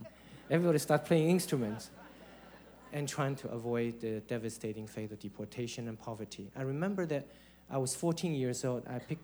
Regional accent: China; I grew up in China during a time called Cultural Revolution.

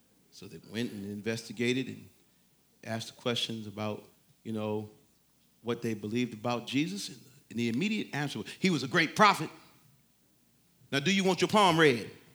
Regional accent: Detroit, Michigan, United States; at least it was for me as a young man growing up in Detroit. I was about to say Detroit's inner city, but the whole thing seemed like it's just city, Detroit.

